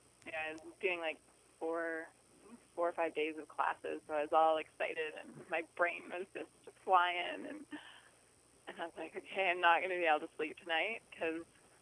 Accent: Canada; a lot of people ask me why I use Australian flower essences when I'm Canadian.

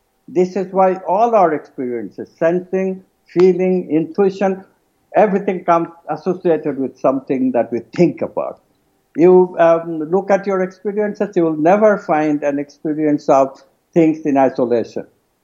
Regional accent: India; I'm an Indian from a culture which, not a touchy culture

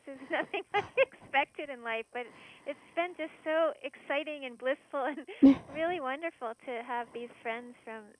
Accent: Maryland, United States; So I grew up on the East Coast in Maryland of the United States, and we had a different term for yellow jacket and wasps.

